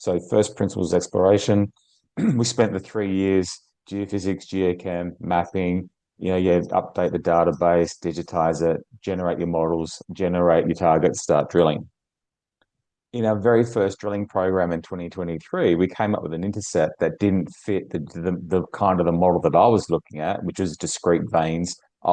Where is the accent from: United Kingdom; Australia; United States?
Australia; Western Australia; So there's a lot of similarities for me in Arizona and Nevada from my home state in Western Australia.